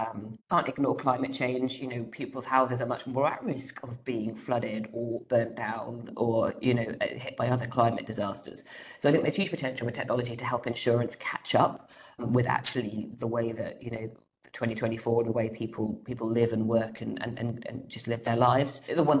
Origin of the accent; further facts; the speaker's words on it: Wales, United Kingdom; we are Welsh, we're proud to be Welsh, and we should never forget that.